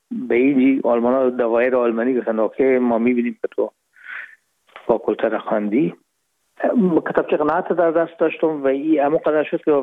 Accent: Herat, Afghanistan; moved away as an adult; now in Hamburg, Germany; رفتیم از کابل به هرات و پیش که فاکولته رو پایان برسانیم یا دیپلمی بگیریم از هرات از طریق زمینی داخل مرز ایران شدیم. از مرز ایران گذشتیم و داخل پاکستان و از پاکستان در قاچقی آمدیم با آلمان.

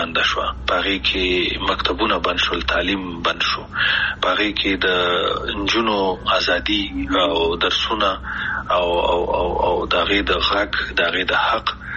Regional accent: Afghanistan; موږ کوم افغانان یو چې خپلې خپې وهو کنه موږ کوم پښتانه او پتیالي او نومیالي یو

